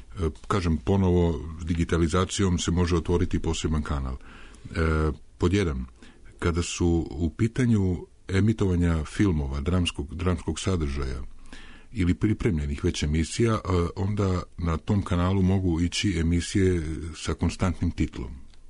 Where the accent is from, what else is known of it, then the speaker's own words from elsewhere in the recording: Serbia; ja sam Srbin, ja živim ovdje